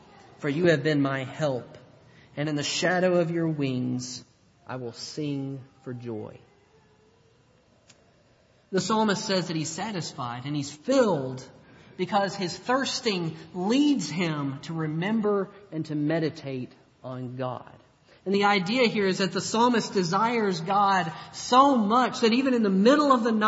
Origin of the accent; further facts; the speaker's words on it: Nashville, Tennessee, United States; the congregation that I grew up in Nashville